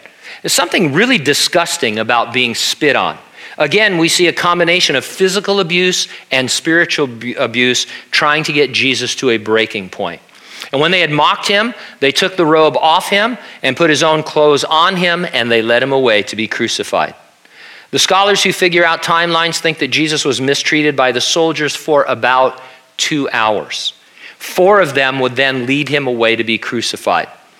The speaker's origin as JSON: {"language": "English", "country": "United States", "said": "I love living in America. I love being an American."}